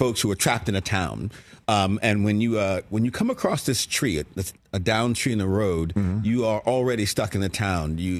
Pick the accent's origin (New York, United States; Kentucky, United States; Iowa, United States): New York, United States; Brooklyn; I was like, you know, I'm from Brooklyn.